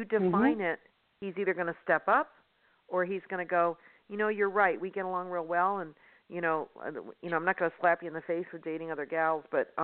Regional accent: Las Vegas, Nevada, United States; See, I'm from Vegas, so I use gambling terms.

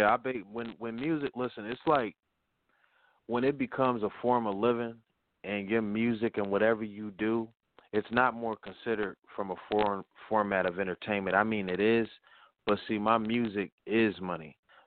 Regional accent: Erie, Pennsylvania, United States; I'm from Erie, Pennsylvania, you know, small city in Pennsylvania.

